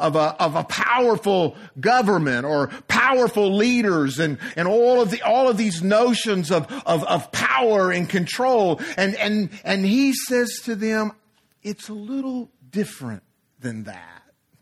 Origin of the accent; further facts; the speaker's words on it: Monticello, Arkansas, United States; And I grew up in Monticello. Any of you ever been to Monticello? Yeah. There's a college there, right?